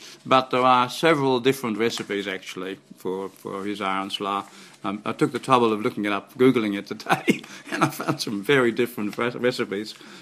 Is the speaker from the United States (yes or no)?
no; Netherlands; accent: Dutch; my research has carried me back to being Dutch, even to going getting my Dutch accent back again, which I had lost totally before. And I'm sure I'm showing traces of it, I think.